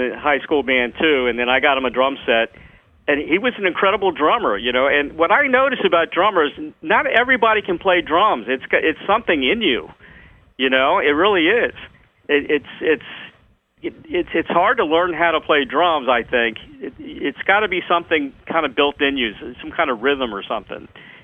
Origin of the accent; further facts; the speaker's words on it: Baltimore, Maryland, United States; also born or lived in Washington, D.C. area; Yeah, I'm originally, I was brought up in Baltimore, and then we moved to the D.C. area